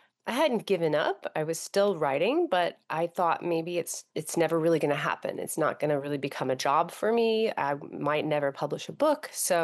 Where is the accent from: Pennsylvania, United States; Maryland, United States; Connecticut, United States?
Pennsylvania, United States; Lancaster; also born or lived in Frankfort, Kentucky; I was born in Frankfort, Kentucky, and then lived there until I was about 7 years old, and then was raised in Lancaster, Pennsylvania. So I'm from sort of a combination of the Southeast and the East.